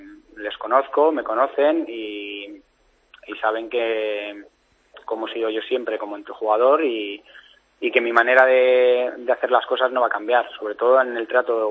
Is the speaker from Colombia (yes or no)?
no; Madrid, Community of Madrid, Spain; soy de Vallecas